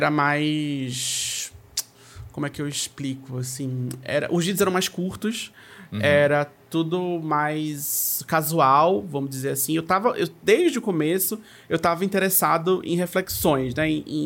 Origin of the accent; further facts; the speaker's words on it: Recife, Pernambuco, Brazil; now in São Paulo, Brazil; eu sou de Pernambuco, eu sou de Recife, mas eu moro em São Paulo.